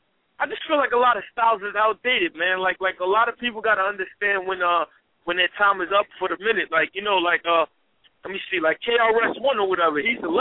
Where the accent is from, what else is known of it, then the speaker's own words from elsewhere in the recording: New York, United States; I mean, I'm from Queens, so I still got to ride with the Knicks, man.